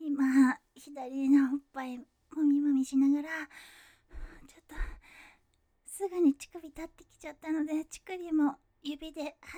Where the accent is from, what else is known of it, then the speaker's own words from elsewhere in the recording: Kyushu, Japan; 私の出身地は九州です。